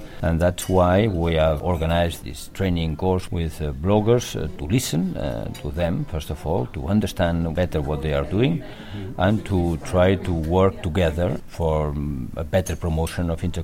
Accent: Egypt; I come from Egypt, where we have the headquarters of the Anna Lindh Foundation.

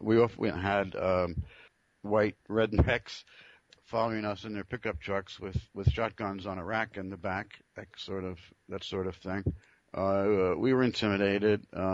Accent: New Jersey, United States; now in France; I'm originally from New Jersey, USA. I first came to France in 1966, and then in 76 I came more or less permanently and created a language school in the south of France.

